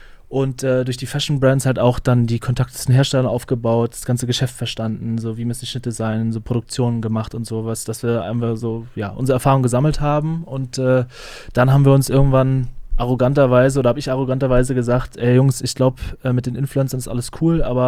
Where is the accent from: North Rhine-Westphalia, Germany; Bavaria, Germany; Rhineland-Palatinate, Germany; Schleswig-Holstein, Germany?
Schleswig-Holstein, Germany; Flensburg; ich komme aus Flensburg